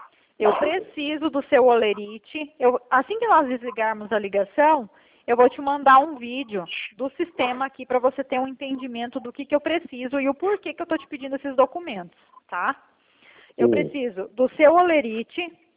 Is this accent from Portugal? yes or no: no; Paraná, Brazil; Não, eu sou aqui do Paraná mesmo.